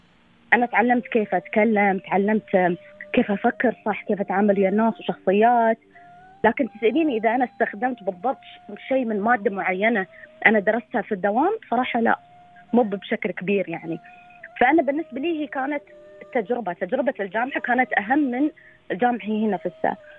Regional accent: United Arab Emirates

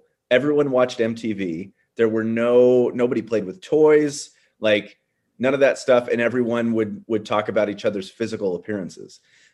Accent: Chico, California, United States; And I grew up in Chico, which is a few, you know, it's like, I don't know, 8 hours north of you in San Diego.

